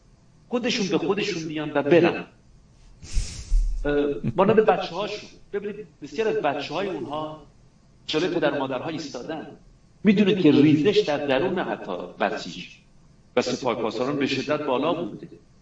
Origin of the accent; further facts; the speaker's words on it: Iran; moved away; ما زمانی که به کشورهای اروپایی و آمریکایی اومدیم اسم خودمون رو عوض کردیم. مبادا بفهمن که ما ایرانی هستیم.